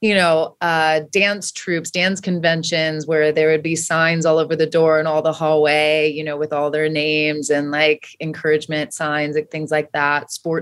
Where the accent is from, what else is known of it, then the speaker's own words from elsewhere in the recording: Savannah, Georgia, United States; born there; also born or lived in San Antonio, Texas; So I moved around a little bit as a young kid. I was born in Savannah, Georgia. My family was there for 2 years.